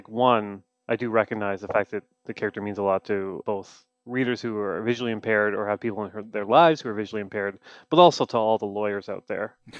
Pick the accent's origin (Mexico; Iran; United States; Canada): Canada; Look, I'm Canadian. I'm a sad Canadian man